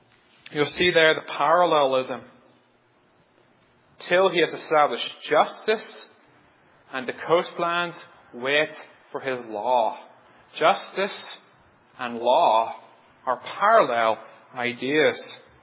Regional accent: Ireland; I come from Ireland, a tiny little island in the sea

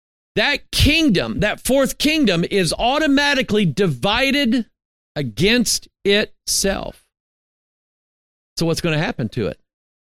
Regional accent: Arkansas, United States; born there; I'm not a native of Minnesota. I'm actually not a native of Missouri. I was born in Arkansas.

